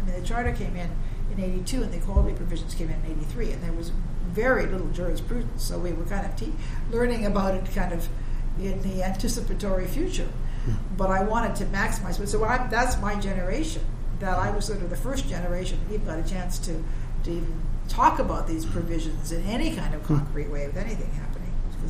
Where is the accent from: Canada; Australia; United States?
Canada; British Columbia; I was the first Prime Minister born and raised in British Columbia